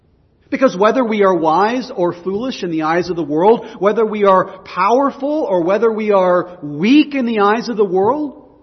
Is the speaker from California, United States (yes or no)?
no; Texas, United States; I'm a Christian because of all things I grew up in Texas. That's why. God loves Texans, right?